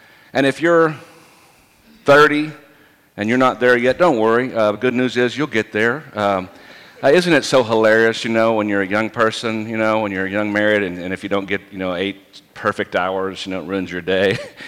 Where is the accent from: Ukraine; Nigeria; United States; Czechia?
United States; I mean, I'm an American man